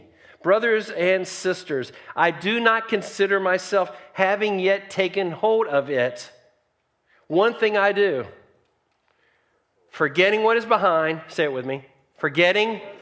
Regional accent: Nashville, Tennessee, United States; I was raised in a Jewish family, so I grew up in Nashville, Tennessee. And as a Jewish kid, I went to synagogue every Saturday.

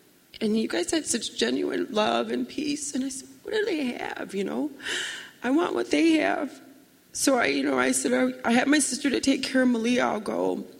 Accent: Chicago, Illinois, United States; I'm from Chicago.

